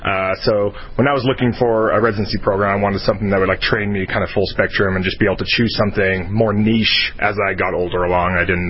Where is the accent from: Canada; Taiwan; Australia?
Canada; now in United States; I'm Canadian originally before coming down to America